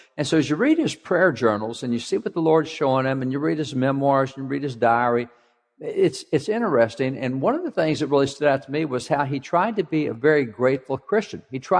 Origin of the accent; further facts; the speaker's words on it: Texas, United States; normally casual anyway because I'm a cowboy from Texas, but I'm really casual this morning with a broken leg.